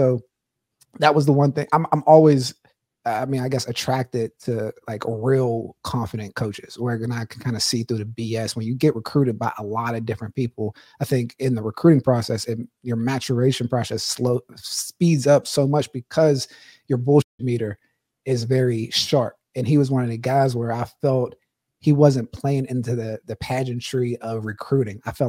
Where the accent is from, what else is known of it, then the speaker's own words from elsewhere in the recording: Pittsburgh, Pennsylvania, United States; I'm from Pittsburgh.